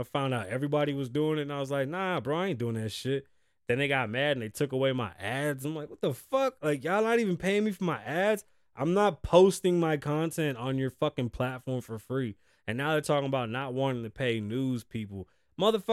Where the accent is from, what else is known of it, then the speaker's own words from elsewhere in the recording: Bronx, New York, United States; also born or lived in Las Vegas; I grew up with my grandparents, quick story time, I was born in the Bronx, New York, I grew up with my grandparents, they raised me. We moved back and forth across the country from Las Vegas to New York